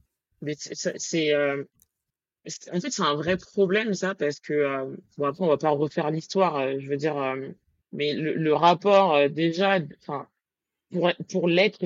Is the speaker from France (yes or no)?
yes; Île-de-France, France; si je prends la région parisienne, parce que moi, c'est là où j'ai grandi et c'est ce que je connais